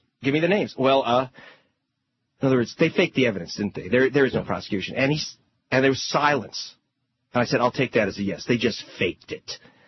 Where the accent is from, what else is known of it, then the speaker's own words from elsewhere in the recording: United States; Well, Mr. Rove, I'm an American.